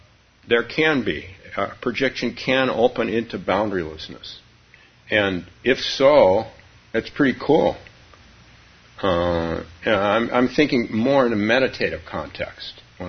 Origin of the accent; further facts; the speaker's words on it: San Francisco, California, United States; moved away; I'm also from San Francisco. Although I've been gone a long time.